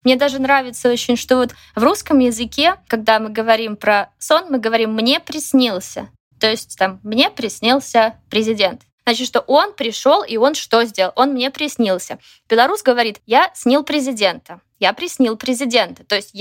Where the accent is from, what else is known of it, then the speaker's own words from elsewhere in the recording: Belarus; Russian is a second language; почему я как белорус пишу на русском.